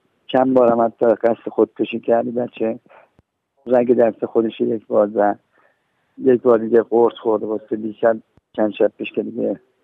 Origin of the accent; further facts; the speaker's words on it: Iran; من یک ایرانی هستم به اتفاق فرزندم حسین. به خاطر وضع اجتماعی ایران که واقعاً وضع آلوده ای داره، من خودم در ایران که زندگی میکردم احتیاط داشتم.